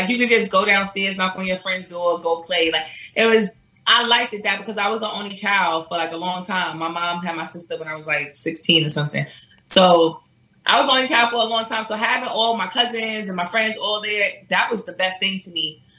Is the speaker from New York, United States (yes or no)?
yes; Brooklyn, New York, United States; Yeah, Cypress Hills Projects.